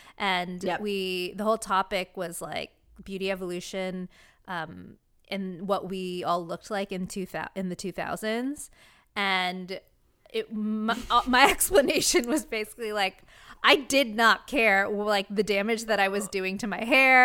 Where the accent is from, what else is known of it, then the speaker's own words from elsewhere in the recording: California, United States; I'm from Orange County.